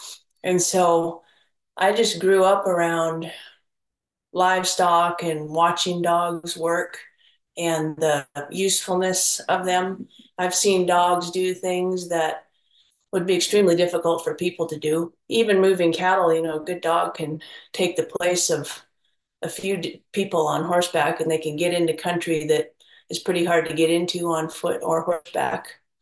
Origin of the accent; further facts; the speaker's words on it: Nevada, United States; also born or lived in Oregon; Well, I was raised around livestock. I was born in Oregon, and then we moved down to Nevada, and my stepdad ran a pretty large ranch with sheep and cattle.